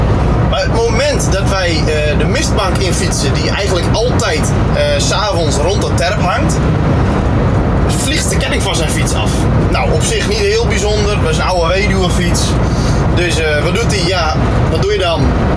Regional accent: Friesland, Netherlands; Zoals jullie Nederlandse luisteraars waarschijnlijk al gehoord hebben, kom ik uit Friesland.

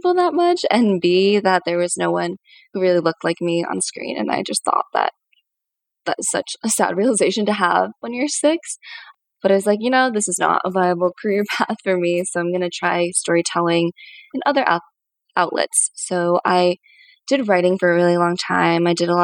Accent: Connecticut, United States; I grew up in Connecticut, like I mentioned, which is really synonymous a lot of times with trees and white people

